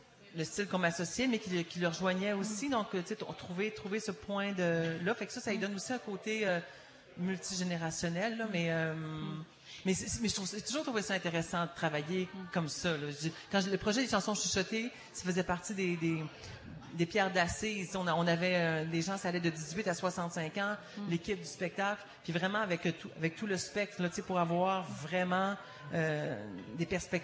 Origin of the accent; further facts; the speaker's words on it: Quebec City, Quebec, Canada; moi, je viens de la ville de Québec.